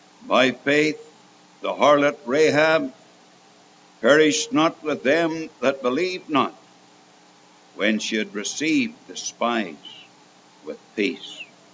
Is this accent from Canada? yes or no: yes; Canada; and I'm a Canadian. You know by my accent.